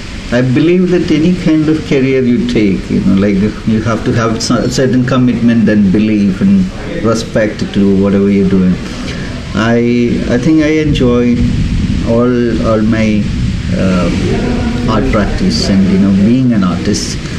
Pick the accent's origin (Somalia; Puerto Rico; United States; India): India; Angamali, Kerala; English is a second language; I'm from Kerala. Mm. I was born in Kerala, in a small village called Mangattukara in Ernakulam district, a place called Angamali. Mm. Born in 63